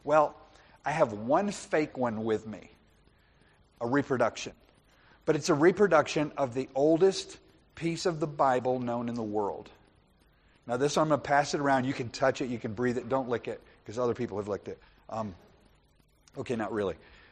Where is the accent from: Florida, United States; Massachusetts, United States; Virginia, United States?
Florida, United States; Daytona Beach; Now, when I was in high school, I grew up in Daytona Beach, and that is a centerpiece for where motorcycles come.